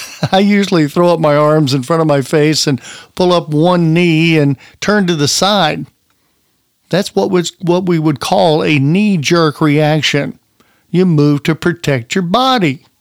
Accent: Alabama, United States; I was a boy growing up in Alabama in the 60s

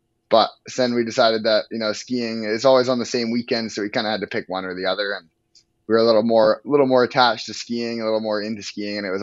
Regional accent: Whistler, British Columbia, Canada; Yeah, well, I grew up in Whistler, BC. You know, kind of north of Vancouver there.

